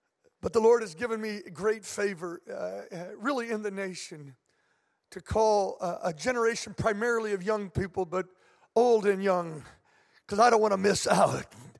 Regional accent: California, United States; born there; I was born here in California, and then I ended up pastoring for 20 years as a kind of assistant pastor.

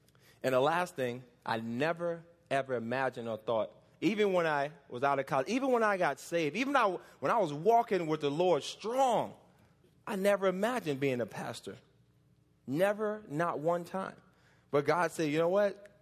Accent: Bronx, New York, United States; I grew up in the Bronx, New York. Born and raised there. Grew up in the projects.

